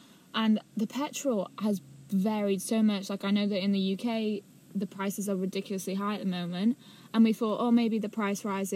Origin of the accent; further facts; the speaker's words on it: Brazil; It gave me so many flashbacks to, like, my childhood, because I grew up in Brazil and the rainforest there was incredible.